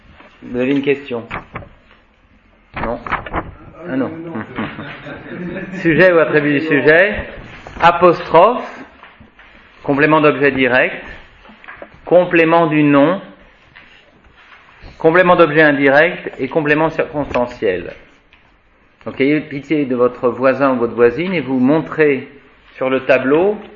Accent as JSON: {"language": "French", "country": "France", "said": "en tant que Français, nous avons des racines latines très fréquentes."}